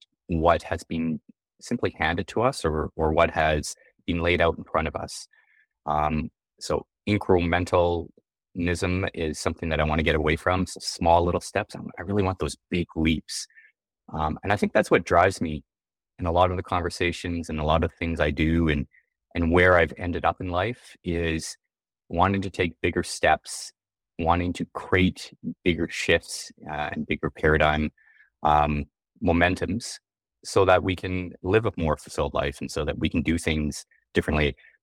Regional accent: British Columbia, Canada; also born or lived in Brazil; So I grew up in Canada. I was actually born in Brazil, but grew up most of my life in Canada. I grew up in the mountains of Canada, actually, in a little place over on the West Coast. We grew up on a farm

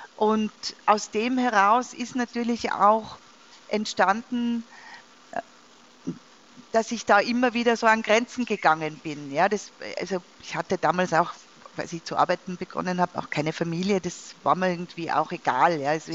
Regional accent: Innsbruck, Tyrol, Austria; ich bin aufgewachsen in Innsbruck, also einer relativ kleinen Stadt in Tirol, relativ konservativ in den 1980er Jahren.

